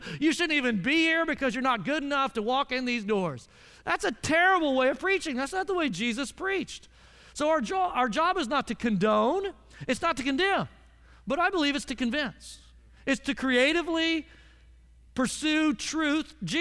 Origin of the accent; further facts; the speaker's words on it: Oklahoma, United States; now in Frisco, United States; Now, it takes a lot because I'm from Oklahoma, okay? I love Texas.